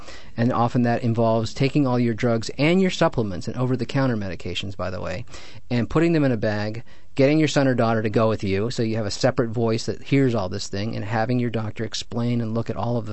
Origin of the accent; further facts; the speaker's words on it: Midwest, United States; maybe it's because I'm American or originally from the Midwest or something